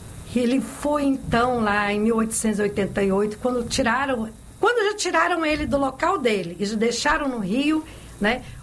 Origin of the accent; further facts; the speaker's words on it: Tiros, Minas Gerais, Brazil; como aconteceu lá na minha cidade, lá perto da minha cidade de Tiros